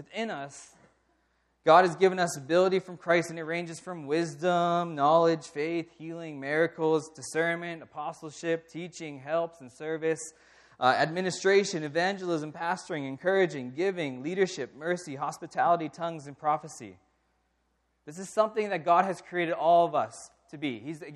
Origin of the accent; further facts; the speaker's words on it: United States; Yeah, I do have the ability to read, even though I'm an American.